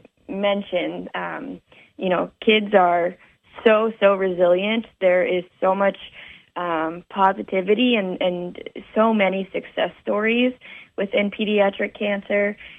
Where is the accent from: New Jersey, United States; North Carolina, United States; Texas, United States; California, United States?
New Jersey, United States; born or raised there